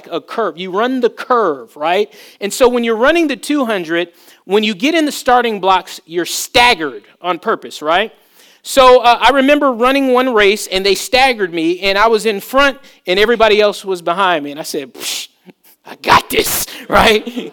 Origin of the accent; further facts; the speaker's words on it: Berkeley, California, United States; also born or lived in all over the US; I'm from Berkeley, California, right? And my dad joined the Army, so we lived all over the country